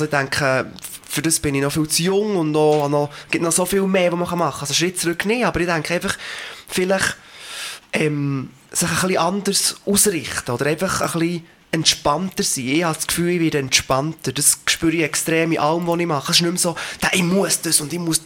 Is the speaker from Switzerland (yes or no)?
yes; Switzerland; da als Schweizer, der Englisch singt, einfach nicht gleich akzeptiert wird wie einer, der halt aus Amerika kommt.